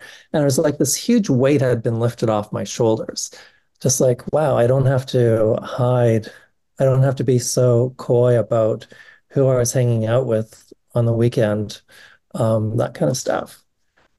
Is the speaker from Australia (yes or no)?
no; Alberta, Canada; I grew up in Alberta, which is kind of like America's Texas